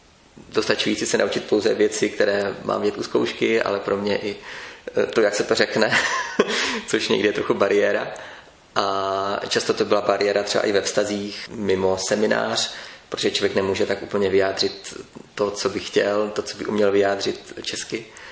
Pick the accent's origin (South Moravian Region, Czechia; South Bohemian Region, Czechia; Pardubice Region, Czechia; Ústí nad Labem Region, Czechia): South Moravian Region, Czechia; Brno; Já pocházím z Brna, z městské části Bystrc. Tam jsem byl celý život před seminářem a v Brně jsem i studoval.